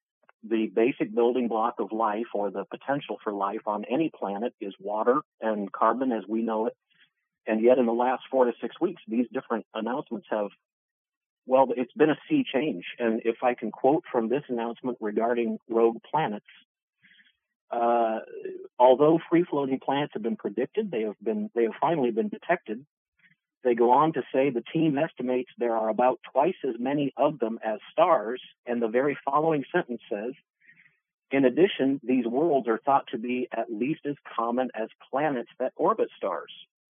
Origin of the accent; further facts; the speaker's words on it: Midwest, United States; I'm from the Midwest.